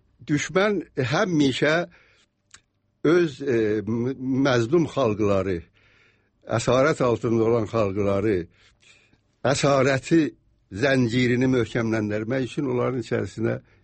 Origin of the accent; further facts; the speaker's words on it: Iran; moved away as an adult; mən İrandan danışıram. İranlıyam, İranda doğulmuşam, İranda böyümüşəm. Burtaya gələndə mənim 23 yaşım var idi.